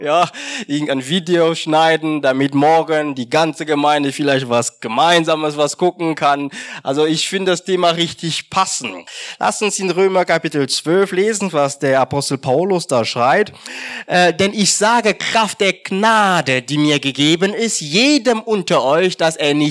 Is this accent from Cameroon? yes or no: yes; Cameroon; moved away as an adult; now in Germany; Also ich komme aus Kamerun ursprünglich und ich bin nach meinem Abitur nach Deutschland gekommen und habe in Norddeutschland Wirtschaftsinformatik studiert